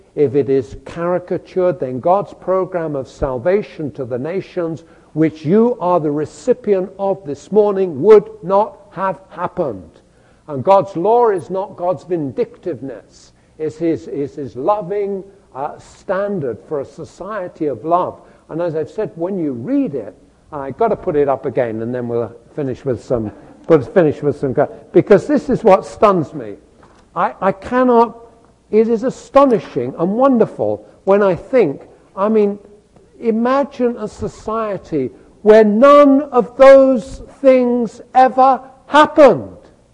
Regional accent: England, United Kingdom; I can remember growing up in England

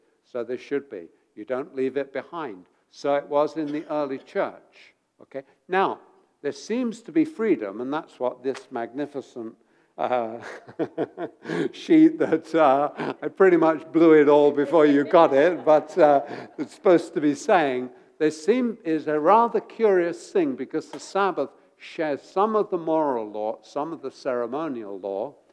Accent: England, United Kingdom; now in United States; When I came to the States, I was astonished that everywhere was open on Sunday. Because I come from England

